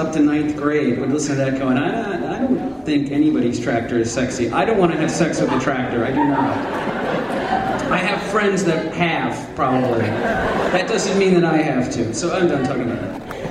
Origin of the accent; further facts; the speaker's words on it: the South, United States; See, I'm from the South, and I don't want to be, like, you know, I don't want to be, you know, part of this sort of, like, hillbilly retard thing that's happening.